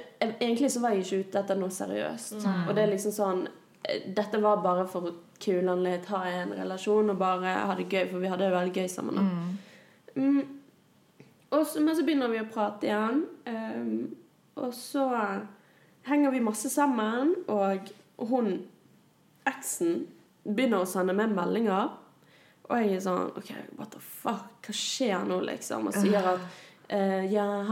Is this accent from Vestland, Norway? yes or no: yes; Sotra, Vestland, Norway; Han er jo fra Sotra. Ja, der jeg er fra.